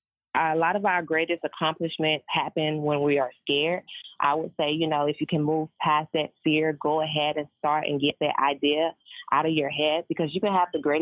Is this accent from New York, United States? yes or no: no; Atlanta, Georgia, United States; I'm born and raised in Atlanta, and I love what the city has to offer